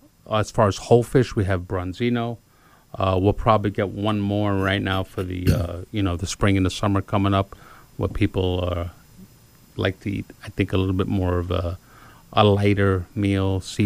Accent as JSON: {"language": "English", "town": "Astoria", "region": "New York", "country": "United States", "tie": "born or raised there", "said": "I'm born and raised in Astoria, Queens. Never thought I would leave there, but when I got married in 2004, my wife gave me an ultimatum and said, if you want to marry me."}